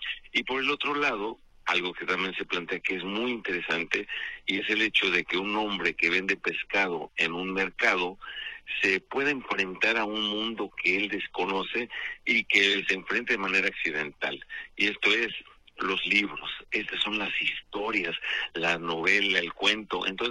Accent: Guadalajara, Jalisco, Mexico; now in Mexico City, Mexico; Yo nací en Guadalajara, como tú ya lo sabes, ahí en el barrio de San Carlos, y muy niño me trajeron a la Ciudad de México, a una colonia que se llama La Nueva Santa María.

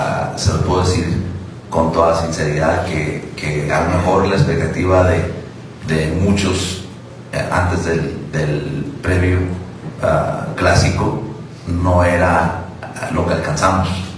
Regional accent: Mexico; la mentalidad que tenemos como buenos mexicanos

